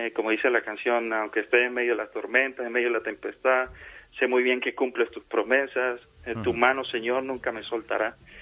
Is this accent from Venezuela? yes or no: yes; Táchira, Venezuela; Cuando le pregunto de qué región del país, me dice del Táchira. Yo le digo: yo soy del Táchira también. Uh-huh. Y le pregunto de qué parte del Táchira, porque nuestra región es muy grande.